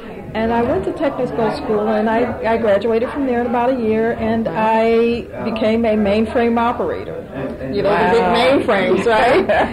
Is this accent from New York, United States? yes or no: yes; Syracuse, New York, United States; I grew up in New York, Syracuse, New York, upstate area, and my parents kind of moved there to get away from the South.